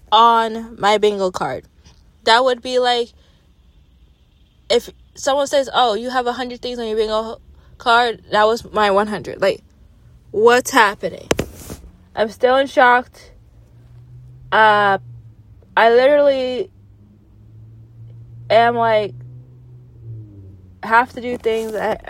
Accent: Canada; Upset that he's not going to my home country, Canada, on tour

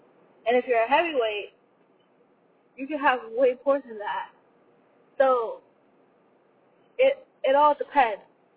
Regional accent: Canada; Okay, so I'm Canadian.

